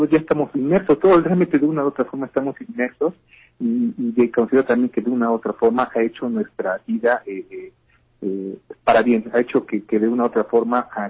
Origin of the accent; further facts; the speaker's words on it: Puebla, Mexico; sí, yo soy aquí originario de Puebla